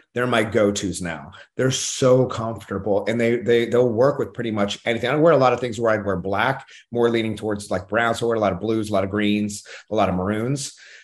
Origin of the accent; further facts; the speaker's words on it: Oklahoma, United States; And again, I'm from Oklahoma. Like, fun for us is really simple.